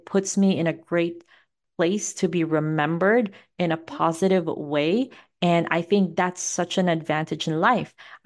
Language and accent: English; Visayas, Philippines; accent: Filipino; My inner Bisaya comes out, my Filipino accent comes out.